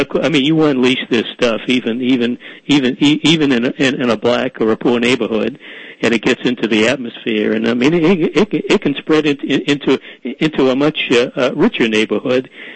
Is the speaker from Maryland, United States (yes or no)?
no; Boston, Massachusetts, United States; because I grew up in Boston and a very high-density population area.